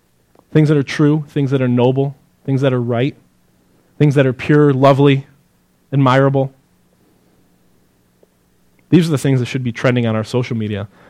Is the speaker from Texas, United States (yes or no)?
no; Elmira, New York, United States; I was back in my hometown in Elmira.